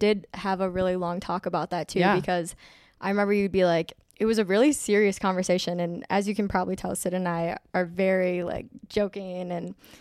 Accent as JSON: {"language": "English", "region": "Minnesota", "country": "United States", "said": "So I felt far away from, obviously, family. I'm from Minnesota."}